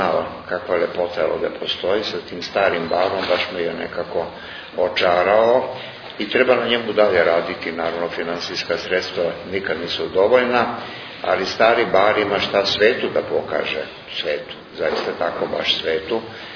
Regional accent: Belgrade, Serbia; born there; Mi smo rođeni u Beogradu, i otac i ja

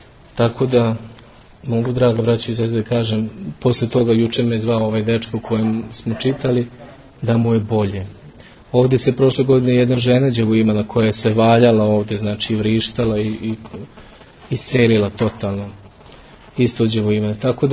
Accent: Pakrac, Požega-Slavonia County, Croatia; došao sam iz Slavonije, tamo u Hrvatskoj, tamo je bilo strašno, u Pakracu.

